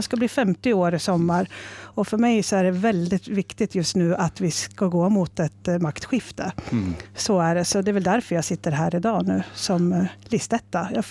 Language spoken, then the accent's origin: Swedish; Gävle, Gävleborg County, Sweden; Jag är uppvuxen i Sätra och jag har stannat i Sätra.